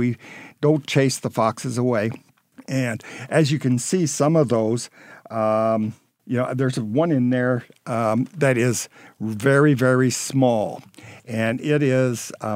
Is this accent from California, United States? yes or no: no; North Dakota, United States; now in Bismarck, United States; I'm originally from North Dakota, so when I told my family I was moving to Bismarck, they said, oh, good, you're moving back to North Dakota. And I said, no, this is Bismarck, Illinois.